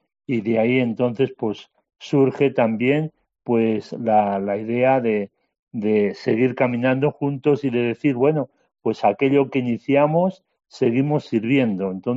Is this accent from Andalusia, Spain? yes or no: no; Castile and León, Spain; Muy buenas noches a todos, desde la Ribera del Duero, como dices, aquí en vacaciones ahora, en mi pueblo.